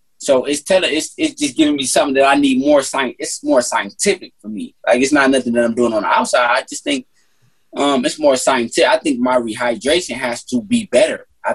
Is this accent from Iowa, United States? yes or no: no; Detroit, Michigan, United States; Like, I'm from Detroit. I'm a competitor, and that's what I love to compete, man.